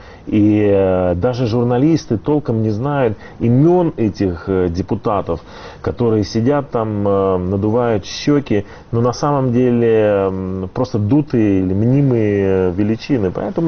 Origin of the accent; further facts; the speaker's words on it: Belarus; я этнический белорус